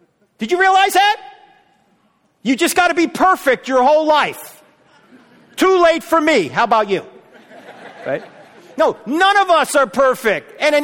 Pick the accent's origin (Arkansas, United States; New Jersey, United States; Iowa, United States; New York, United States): New Jersey, United States; Look, I'm from New Jersey